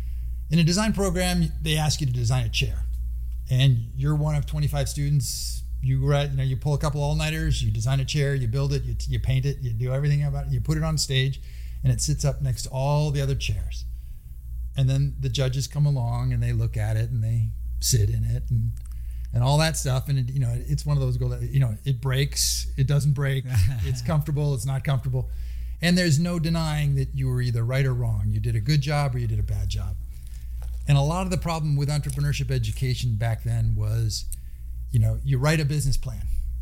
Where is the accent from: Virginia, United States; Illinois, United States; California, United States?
California, United States; Palo Alto; I grew up in Palo Alto in the 70s